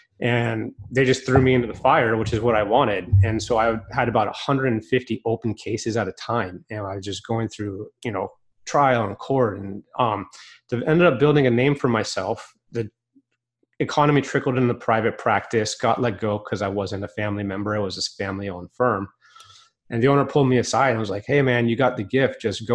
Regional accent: Lake Tahoe, United States; So kind of the man behind the firm is I grew up in Lake Tahoe in the mountains, skier, snowboarder, you know, big outdoors guy.

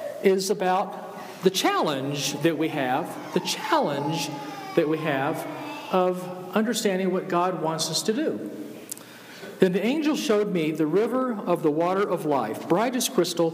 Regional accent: Georgia, United States; And I'm from Georgia, so we pronounce naked. It's naked, right? N-E-K-K-I-D. Naked.

